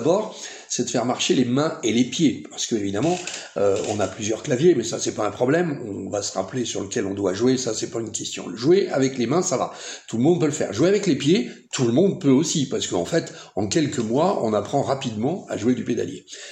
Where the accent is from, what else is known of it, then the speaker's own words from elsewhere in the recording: Richelieu, Centre-Val de Loire, France; je suis natif de Richelieu, en Indre-et-Loire, et c'est là où tout a commencé pour moi. Donc il y aura 60 ans, j'ai 65 ans maintenant, j'étais enfant de chœur à l'église